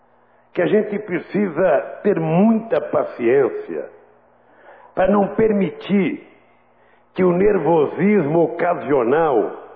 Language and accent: Portuguese; Pernambuco, Brazil; Não sei se é uma homenagem porque eu sou pernambucano